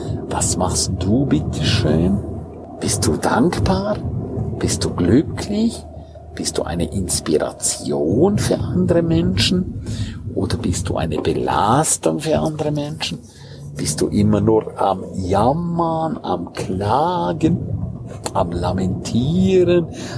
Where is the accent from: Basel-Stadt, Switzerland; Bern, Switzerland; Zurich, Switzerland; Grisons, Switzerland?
Grisons, Switzerland; St. Moritz; Zumal, wenn es nach St. Moritz geht, in meine Heimat.